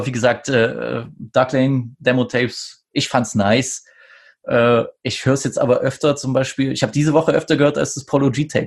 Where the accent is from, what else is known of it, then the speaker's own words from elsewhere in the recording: Saxony, Germany; ich als Sachse